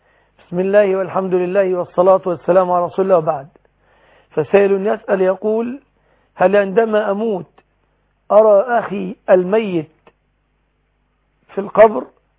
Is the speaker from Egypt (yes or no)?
yes; Egypt